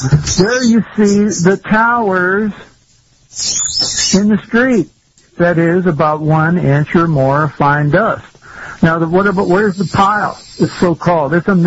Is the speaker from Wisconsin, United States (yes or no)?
yes; Milwaukee, Wisconsin, United States; Hey, I grew up in Milwaukee